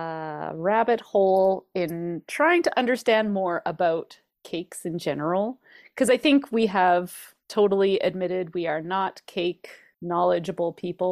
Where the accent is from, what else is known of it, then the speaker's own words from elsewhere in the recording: Australia; I happen to have this great cookbook from Australia, from my mom, because you know as I am from Australia.